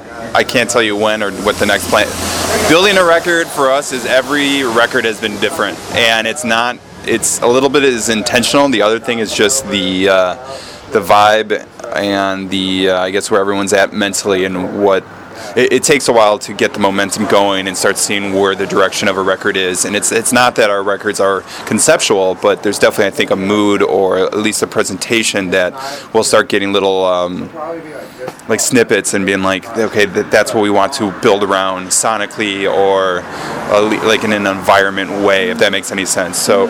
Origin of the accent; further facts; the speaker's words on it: Chicago, Illinois, United States; Our other guitar player is from Chicago. We're all from Chicago except for Mike.